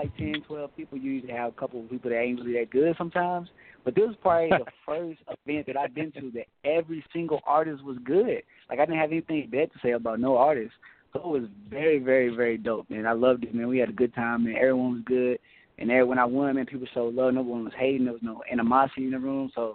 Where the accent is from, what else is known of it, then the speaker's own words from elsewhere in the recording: Hopkinsville, Kentucky, United States; I'm from Hopkinsville, Kentucky, a.k.a. Hoptown, man, Kentucky Stand Up 270.